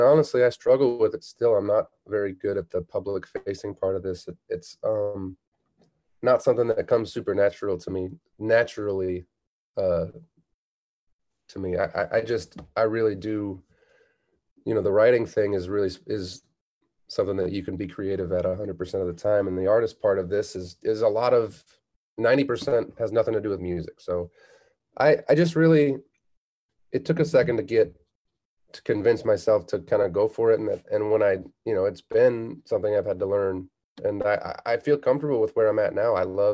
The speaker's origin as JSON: {"language": "English", "town": "Kalamazoo", "region": "Michigan", "country": "United States", "tie": "born or raised there", "said": "as a kid growing up in Kalamazoo, Michigan, I have that story of like every spring break, my dad would pack up the van and we'd drive it to Fort Walton Beach, Florida."}